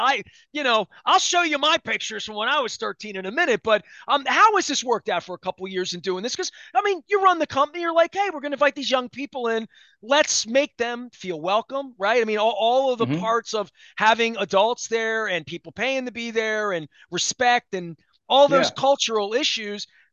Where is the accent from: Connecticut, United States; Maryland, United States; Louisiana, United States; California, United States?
Maryland, United States; Dundalk; You know, I came from Dundalk